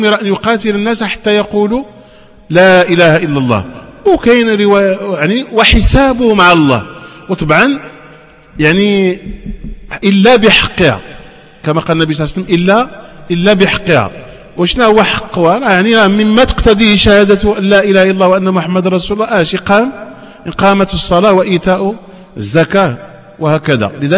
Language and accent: Arabic; Hejaz, Saudi Arabia; ما متبقى إلا ولله الحمد في بلادي الحجاز